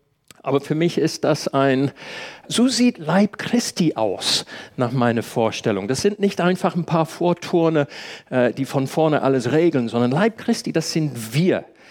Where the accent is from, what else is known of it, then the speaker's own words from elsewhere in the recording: England, United Kingdom; now in Germany; Ich war die Tage in England, dort, wo ich herkomme, wieder mal Linksfahren üben.